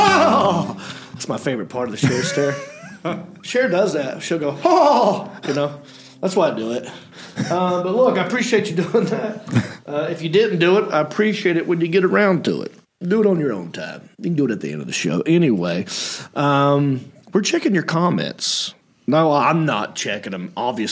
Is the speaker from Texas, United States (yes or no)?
no; Hickory, North Carolina, United States; That's right. I am from Hickory.